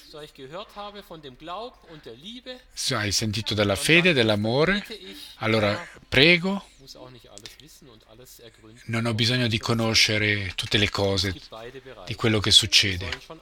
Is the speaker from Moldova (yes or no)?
no; Romania; also born or lived in Germany; now in Switzerland; Io sono cresciuto in Romania, ho vissuto in Svizzera, adesso in Germania, adesso vivo in Svizzera.